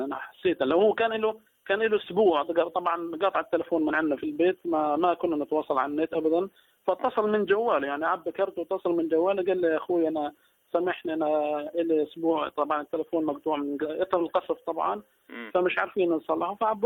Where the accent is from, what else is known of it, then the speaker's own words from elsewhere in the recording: Gaza, Gaza Strip, Palestine; بتابع إيش بصير عندنا في غزة